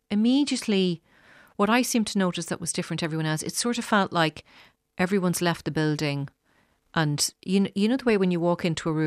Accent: Dundalk, Leinster, Ireland; Leopold's from Dundalk, my hometown.

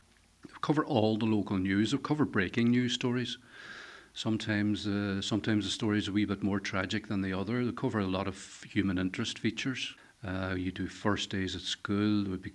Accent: Letterkenny, Ulster, Ireland; when I was growing up in Letterkenny

